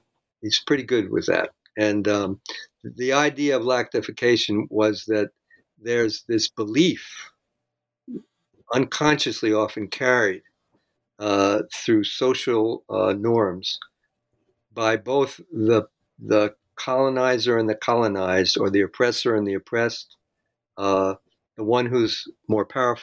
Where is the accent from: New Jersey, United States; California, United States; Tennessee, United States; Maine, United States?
New Jersey, United States; Jersey City; I came from Jersey City.